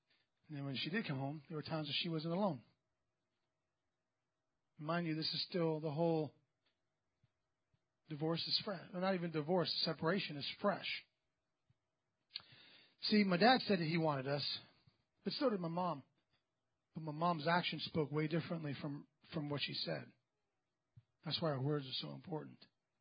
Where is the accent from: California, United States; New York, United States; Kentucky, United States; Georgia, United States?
New York, United States; New York City; born there; Let's see, I was born in New York City.